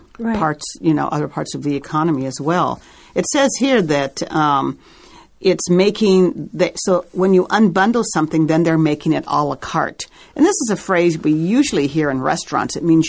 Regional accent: Minneapolis, Minnesota, United States; well, I went to my hometown, which was Minneapolis.

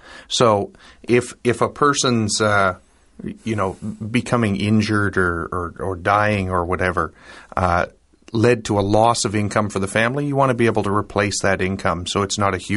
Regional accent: Canada; Yeah, I'm Canadian, so we don't pay anything.

